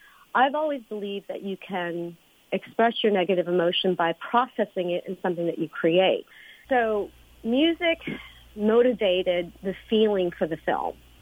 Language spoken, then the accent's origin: English; United States; I have been sensing this since I started traveling as an American